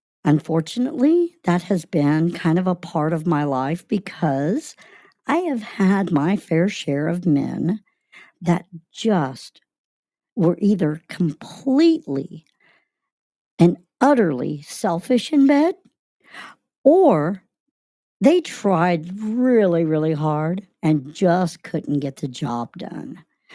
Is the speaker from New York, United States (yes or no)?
no; Florida Keys, Florida, United States; I grew up in Florida. I grew up down in the Keys, so I am very used to the heat down there.